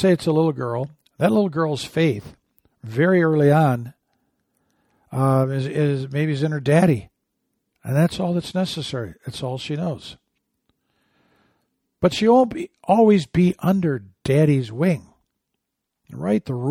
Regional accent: Michigan, United States; I grew up in Michigan. I guess you know that by now.

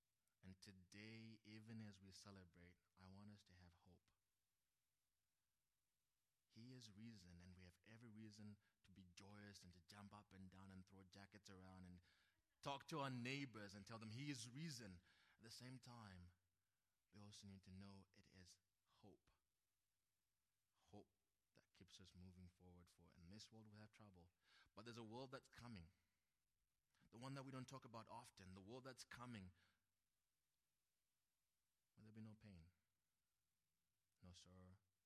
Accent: Zimbabwe; When I grew up in Zimbabwe, that was the end.

